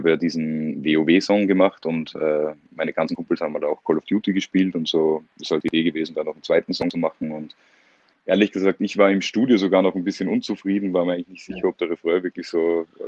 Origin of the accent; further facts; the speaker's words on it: Salzburg, Austria; born there; Ja, ich bin in Salzburg geboren, Musiker.